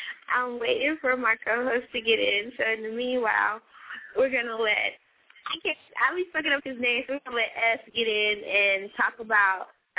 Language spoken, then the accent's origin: English; North Carolina, United States; I have some guys in the audience from my hometown that are artists. They're rappers, and we're going to play a track of theirs representing North Carolina.